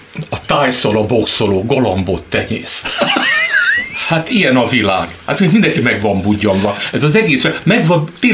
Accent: Debrecen, Hajdú-Bihar, Hungary; born there; hát én ott születtem Debrecenben

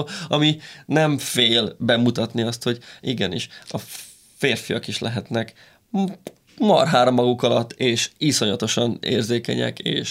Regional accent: Zalaegerszeg, Zala, Hungary; ugye Zalaegerszegen nőttem föl

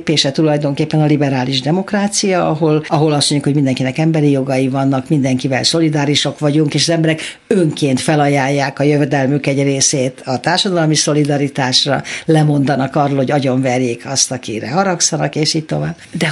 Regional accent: Budapest, Hungary; Hát mi mindvégig Óbudán, ott is születtem Óbudán.

